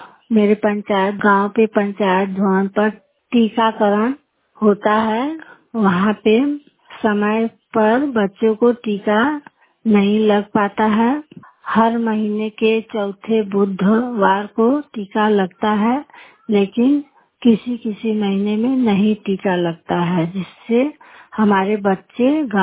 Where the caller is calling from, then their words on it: Mirzapur, Uttar Pradesh, India; मेरा उम्र 48 साल है, मैं गिमनौड़ी गांव मिर्जापुर से बोल रही हूँ।